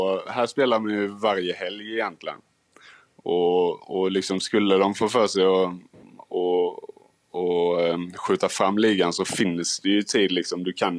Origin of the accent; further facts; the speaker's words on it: Sweden; Nu har jag Nordfeldt här också som svensk också.